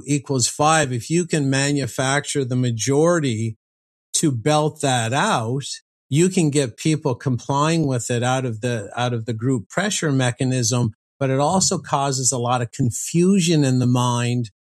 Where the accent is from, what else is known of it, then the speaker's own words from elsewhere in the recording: Canada; I have high caliber weapons myself, even as a Canadian.